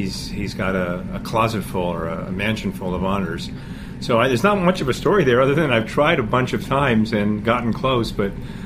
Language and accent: English; West Orange, New Jersey, United States; also born or lived in Kearny; I grew up in New Jersey. I was born in Kearney, which is a little town just across the Meadowlands from beautiful downtown Soho. Then I grew up in West Orange, New Jersey.